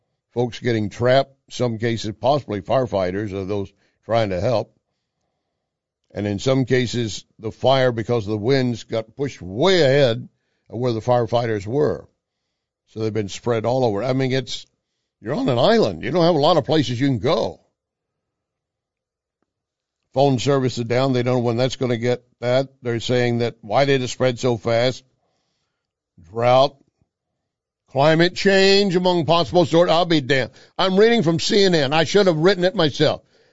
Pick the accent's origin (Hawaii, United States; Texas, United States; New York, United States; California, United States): Texas, United States; Pecos; In fact, where I went to school in Pecos, Texas, we had a couple of Native Indians